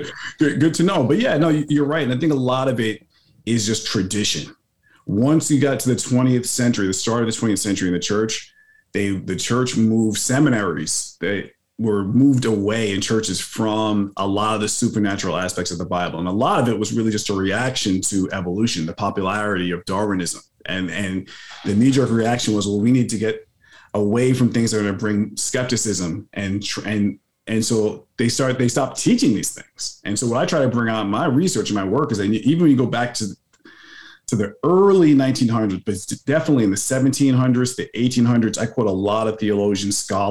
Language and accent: English; New York City, New York, United States; You know, I told you guys already that, you know, I'm originally from New York City.